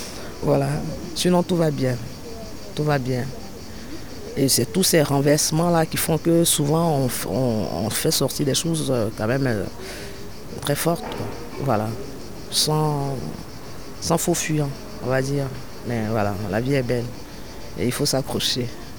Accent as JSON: {"language": "French", "country": "Côte d’Ivoire", "said": "en tant qu'ivoirienne d'origine, de nationalité, voilà, ivoirienne, ouais, je fais mes projets ici"}